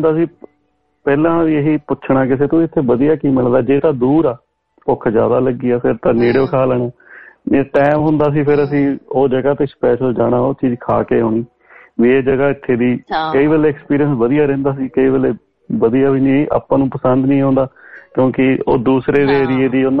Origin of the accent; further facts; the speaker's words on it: Jangpur, Punjab, India; ਮੈਂ ਜੀ ਲੁਧਿਆਣੇ ਦੇ ਕੋਲ ਸਾਡਾ ਪਿੰਡ ਆ ਜੀ, ਛੋਟਾ ਜਿਹਾ ਮੁੱਲਾਪੁਰ ਦਾਖਾਂ ਦੇ ਨਾਲ ਪੈਂਦਾ ਜੀ ਜਾਂਗਪੁਰ